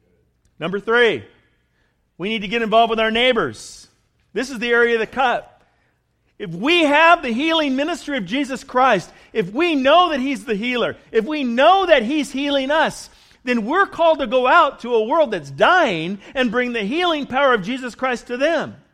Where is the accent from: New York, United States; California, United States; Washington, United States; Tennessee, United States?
California, United States; I'm both Californian and German. Weird combination.